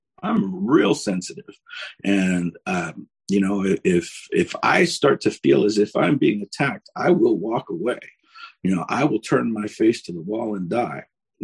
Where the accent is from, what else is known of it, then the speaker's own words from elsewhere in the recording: Las Vegas, Nevada, United States; I grew up in Las Vegas and I was always looking for